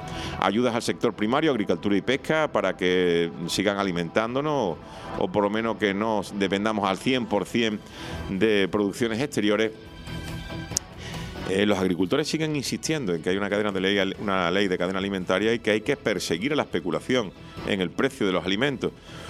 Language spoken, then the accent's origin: Spanish; Spain; a mí como español